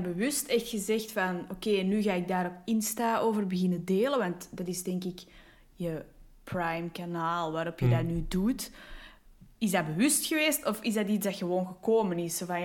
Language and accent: Dutch; Belgium; maar ik ben een Belg, dus please don't shoot me.